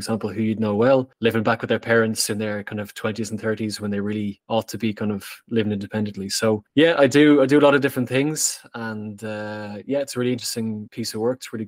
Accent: Dublin, Leinster, Ireland; moved away as an adult; now in Brussels, Belgium; So as my accent probably gives away, I'm originally from Ireland, from Dublin, but I've been kind of living and working on the mainland of the continent for the last couple of years.

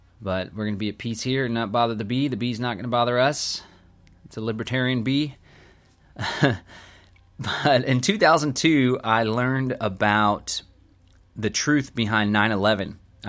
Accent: Austin, Texas, United States; I am 35 at the time of this recording, live in Central Texas, born and raised in Austin, Texas

